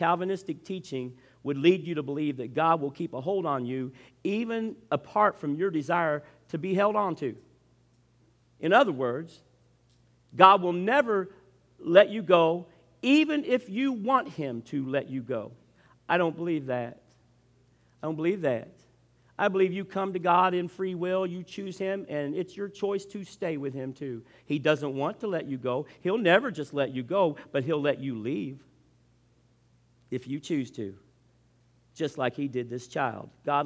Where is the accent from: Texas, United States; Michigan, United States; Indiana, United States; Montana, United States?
Indiana, United States; Vevay; See, I grew up in and around Vivi, Indiana. A lot of people think that's the far country. But to us from Vivi, Madison was the far country.